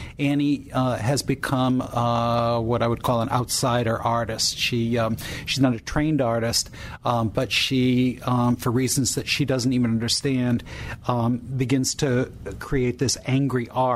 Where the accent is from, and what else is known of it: Norwich, Connecticut, United States; born or raised there